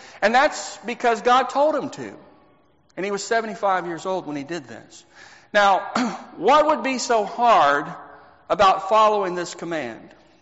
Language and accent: English; Texas, United States; Now, I remember growing up in Texas that I was a young person, but I remember seeing this, that in the early 80s, it was a hard time economically